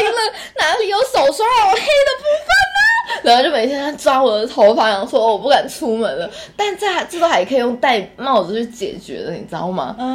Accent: Taiwan; 那我就说 no I'm Taiwanese。 他说你看起来不像台湾人呢，我说，看啊，就跟你说我是台湾人，怎样？

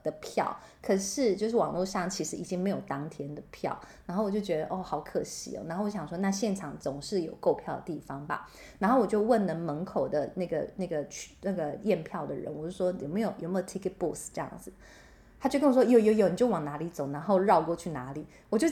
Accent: Taipei, Taiwan; 因为我们来自台北嘛，所以你知道在台北已经看习惯这种就是小小 的居住空间

